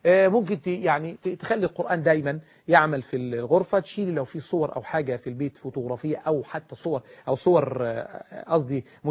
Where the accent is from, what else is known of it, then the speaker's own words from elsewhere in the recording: Egypt; لان الشبكه معهود عندنا في مصر ان الشبكه ذهب